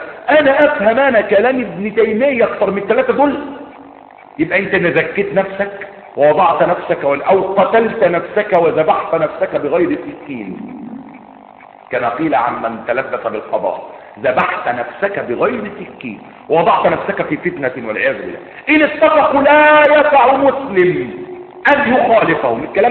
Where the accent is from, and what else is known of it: Egypt